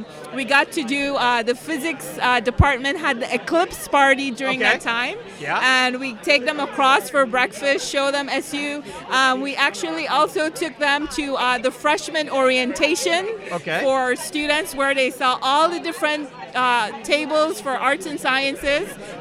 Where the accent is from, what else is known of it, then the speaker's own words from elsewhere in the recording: Belize; I'm from Belize.